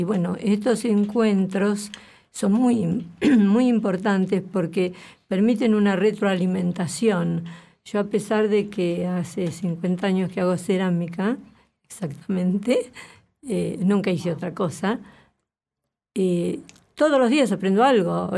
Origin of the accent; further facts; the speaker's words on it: Buenos Aires, Argentina; Vengo de Buenos Aires, de Capital Federal, CABA ahora.